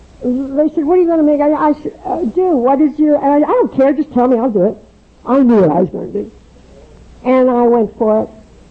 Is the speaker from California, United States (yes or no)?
yes; Laguna Beach, California, United States; I come from Laguna Beach, as I told you. It is a very heavy pocket of AA.